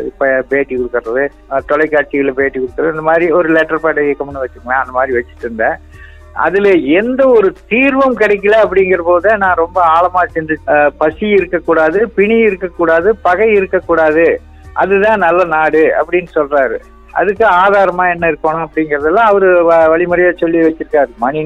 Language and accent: Tamil; Varanavasi Palayam, Tamil Nadu, India; நான் வந்து திருப்பூர் பக்கம் வாரணவாசி பாளையம் அப்படிங்கிற ஊர்ல வச்சுட்டு வர்றேன். எங்களுக்கு பாரம்பரியாவே விவசாயம் தான் வைங்களேன்.